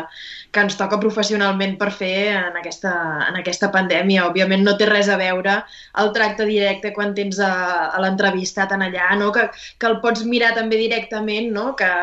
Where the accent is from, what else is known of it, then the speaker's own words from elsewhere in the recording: Barcelona, Catalonia, Spain; Barri de Gràcia. El barri de Gràcia és el meu barri